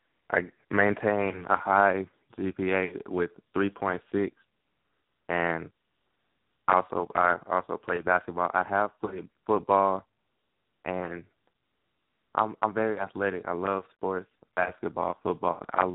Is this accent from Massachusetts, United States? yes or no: no; Columbus, Ohio, United States; also born or lived in Flint; now in Louisiana, United States; I was born in Flint, Michigan, and I grew up north in Columbus, Ohio, most of my life, and now I live down south in Louisiana, and I love the weather down here.